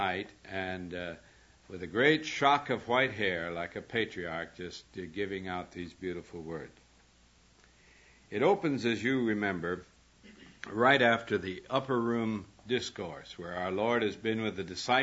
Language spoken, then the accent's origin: English; Montana, United States; I grew up in Montana, where all you have is sheep. And I had never seen a vineyard before I came to California